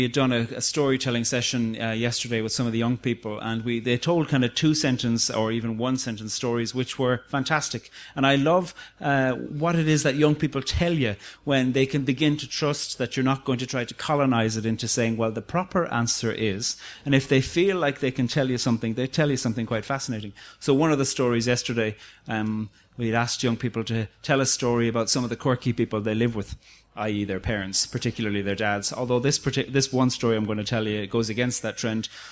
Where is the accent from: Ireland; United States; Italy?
Ireland; Cork, Munster; also born or lived in Dublin / Switzerland / Australia / Uganda; now in Belfast, United Kingdom; And I grew up in Cork and then travelled around the place. I had a kind of a nomadic decade where I lived for a bit in Dublin and then Switzerland and Australia and Uganda and the Philippines